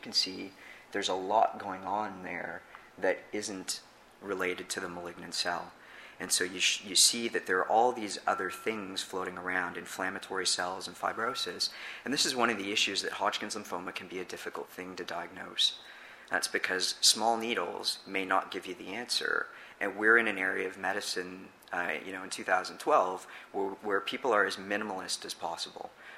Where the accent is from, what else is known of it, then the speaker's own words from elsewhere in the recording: Ontario, Canada; now in Toronto, Canada; So I grew up on Georgian Bay. I came to work in Toronto in large part because I wanted to come home and look after people around the area that I grew up in.